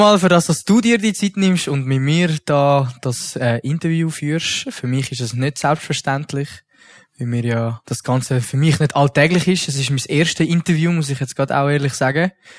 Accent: Gommiswald, St. Gallen, Switzerland

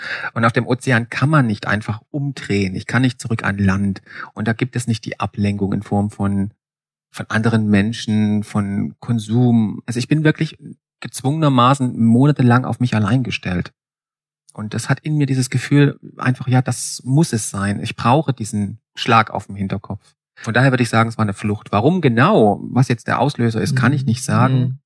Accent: Saxony, Germany

